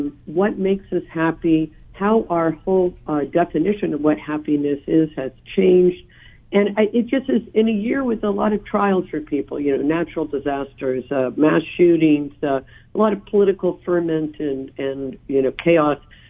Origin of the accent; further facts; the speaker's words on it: California, United States; He teaches at UC Irvine, University of California at Irvine, so in my home state.